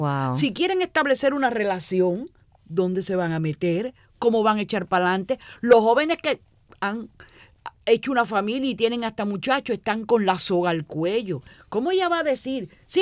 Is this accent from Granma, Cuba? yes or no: yes; Granma, Cuba; ¡Ay, mi tierra, Dios mío!